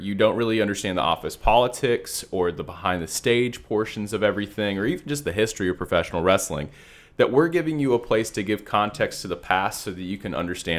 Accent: Delaware, United States; I grew up, so I'm originally from Delaware, and my dad and I grew up watching professional wrestling.

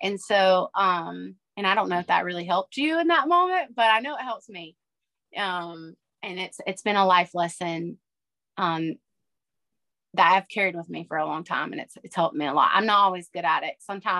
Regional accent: Southern United States, United States; because we grew up, you know, in the Bible Belt. We grew up in the South

